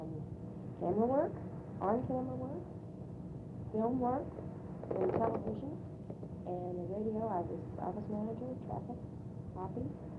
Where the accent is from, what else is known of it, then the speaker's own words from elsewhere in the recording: Salem, United States; also born or lived in Buffalo, New York; Well, I was born in Buffalo, New York in 1946. I've lived in Salem all of my life. I went to Salem School